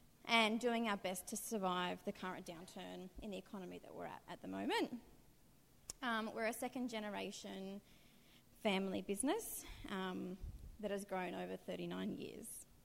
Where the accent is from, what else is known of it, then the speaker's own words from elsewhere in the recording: Darwin, Northern Territory, Australia; have really loved growing up in Darwin and being a part of the Darwin community